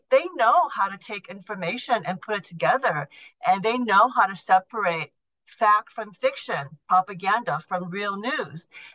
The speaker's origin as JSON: {"language": "English", "country": "United States", "said": "When I said, oh, I'm Korean American, right?"}